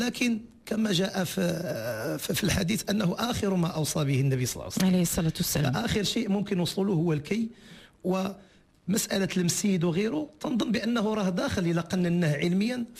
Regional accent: Morocco

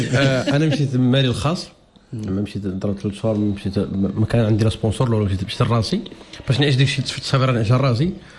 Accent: Mauritania; انا من موريتانيا وانا كنتلاقى مع المغاربه.

